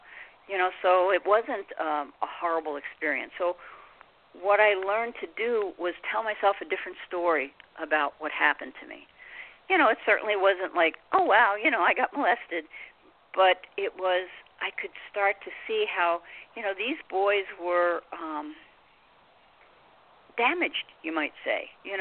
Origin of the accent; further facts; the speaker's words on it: New York City, New York, United States; Okay. Well, I grew up in New York City, and from the get-go, I was an explorer. I used to sneak out at night as a young girl and just explore. And I grew up in the 50s, and it was very much, I lived right at the edge of the Bronx.